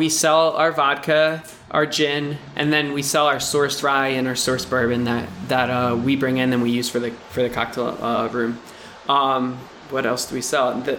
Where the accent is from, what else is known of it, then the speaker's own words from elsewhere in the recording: New Jersey, United States; accent: South Jersey; I must have been my South Jersey accent.